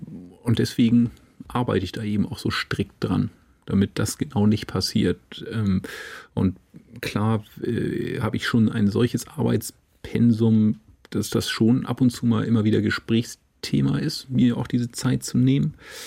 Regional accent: Eckernförde, Schleswig-Holstein, Germany; Das ist schon wirklich einfach meine Heimat.

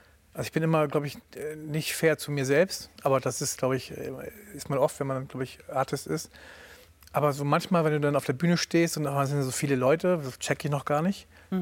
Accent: Radekow, Mecklenburg-Vorpommern, Germany; also born or lived in Berlin; bin in Berlin geboren und in Radekow, einem kleinen Dorf an der Ostsee, aufgewachsen.

